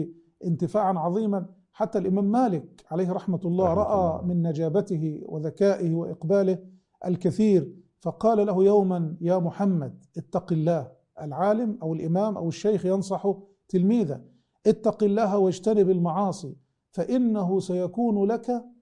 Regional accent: Egypt; فنرى مثلا عندنا في مصر مثلا القاف تنطق همزة

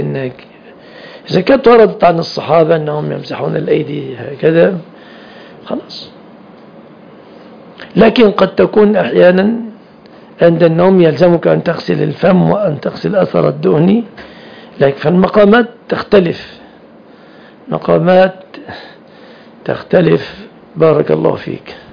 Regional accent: Egypt; عندنا في مصر

